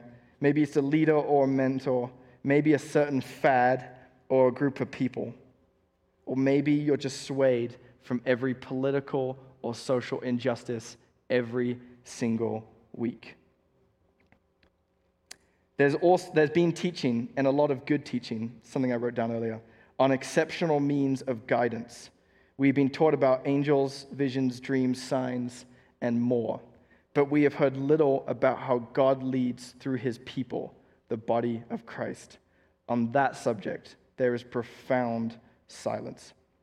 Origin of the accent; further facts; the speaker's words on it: England, United Kingdom; now in United States; I'm not saying this because I'm English and we have a different political system.